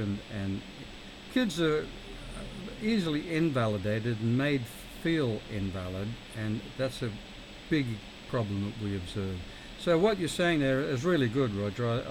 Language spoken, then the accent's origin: English; Australia; I grew up in Australia, 100 yards from the Pacific Ocean.